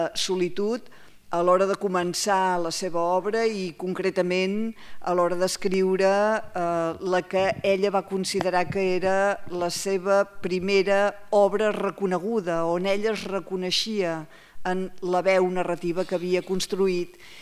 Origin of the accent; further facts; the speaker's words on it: Olot, Catalonia, Spain; jo sóc d'Olot, per tant, els paisatges